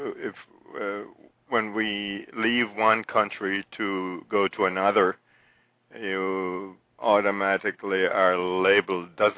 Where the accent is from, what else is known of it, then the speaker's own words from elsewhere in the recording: Jamaica; now in United States; as many other Jamaican seniors, as we're expatriates from Jamaica.